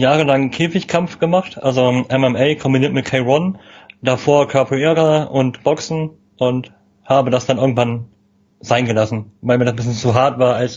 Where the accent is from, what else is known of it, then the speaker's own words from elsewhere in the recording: Berlin, Germany; man eckt da als Berliner manchmal